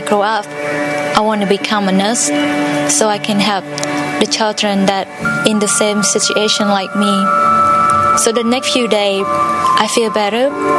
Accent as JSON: {"language": "English", "country": "Cambodia", "tie": "born or raised there", "said": "I am from Cambodia. I was born and raised on a boat in a floating village. My family was very poor because both of my parents, they uneducated. Growing up during the genocide, you're in Cambodia during 1975"}